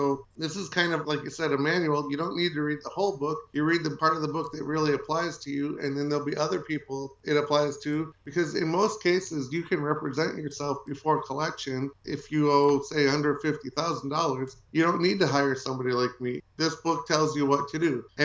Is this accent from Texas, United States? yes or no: no; Chicago, Illinois, United States; He's from Milwaukee and I'm from Chicago.